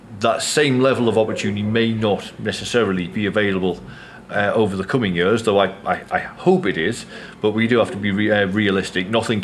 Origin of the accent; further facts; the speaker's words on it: Durham, North East England, United Kingdom; I'm from Durham in northeast England